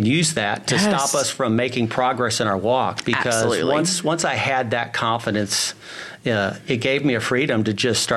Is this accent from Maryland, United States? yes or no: no; Michigan, United States; also born or lived in Washington State; So I grew up in mostly in Michigan.